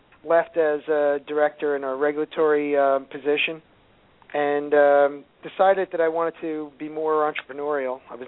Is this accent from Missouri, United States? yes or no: no; New Jersey, United States; Yeah, well, I grew up in New Jersey myself.